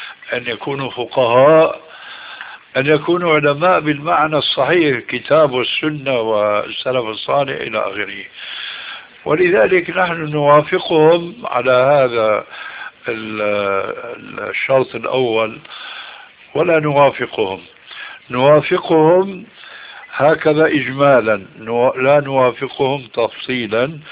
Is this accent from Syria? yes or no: yes; Syria; كل واحد كما يقولون عندنا في الشام جماعة التبليغ مثل إخوان مسلمين مثل حزب التحرير،